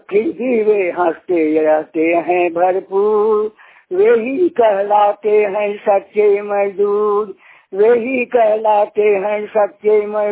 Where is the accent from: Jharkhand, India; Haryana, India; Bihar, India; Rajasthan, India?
Jharkhand, India; Giridih; ग्राम रात्रि जिला गिरिडीह का रहने वाला हूँ।